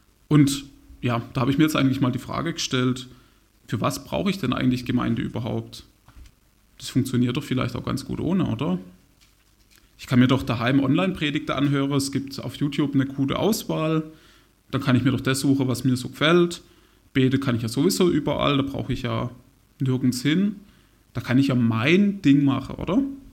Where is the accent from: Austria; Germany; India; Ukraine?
Germany; Horbach; Aber da ist mir auch bewusst geworden, wie wichtig mir Horbach, also meine Heimat, ist.